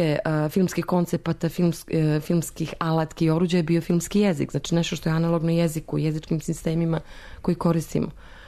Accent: Montenegro; Dok sam rasla u Crnoj Gori, nisam imala puno

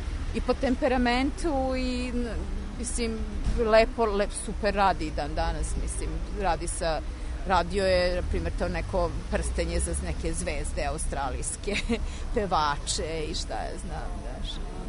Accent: Serbia; Ma odakle iz Evrope, jer rekao iz Srbije.

